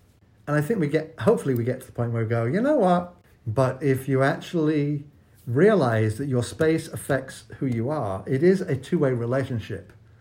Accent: England, United Kingdom; I'm English.

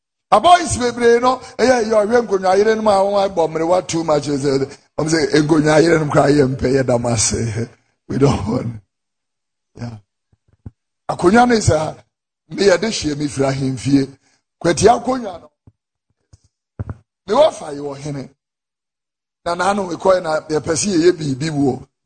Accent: Accra, Greater Accra, Ghana; I was born here in Tesano and I lived in Abeka in Fadama, and so I understand the culture of Muslims very well because I grew up with them.

